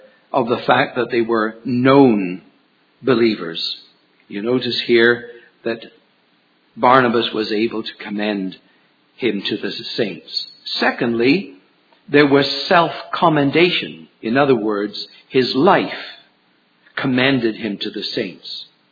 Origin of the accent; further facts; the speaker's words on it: United Kingdom; now in Canada; Liz and I came from Britain. We came from an assembly in Uxbridge, near London.